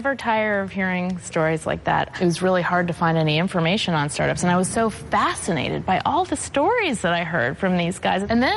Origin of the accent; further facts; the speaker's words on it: Boston, Massachusetts, United States; Well, I grew up outside of Boston, and I was an angel.